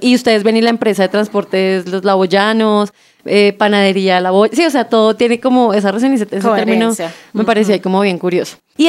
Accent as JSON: {"language": "Spanish", "region": "Bogotá", "country": "Colombia", "said": "somos rolos, somos citadinos"}